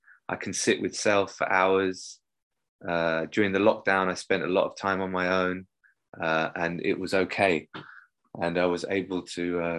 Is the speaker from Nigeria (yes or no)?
no; London, United Kingdom; I grew up in South London, funnily enough, in a dysfunctional household.